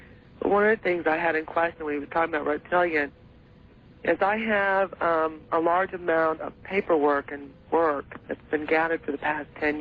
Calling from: Oklahoma City, Oklahoma, United States; I'm calling from Oklahoma City.

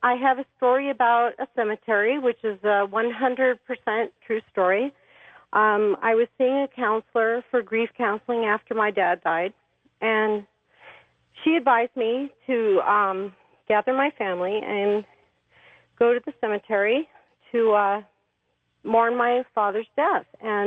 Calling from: Spokane, Washington, United States; I'm calling from Spokane, Washington.

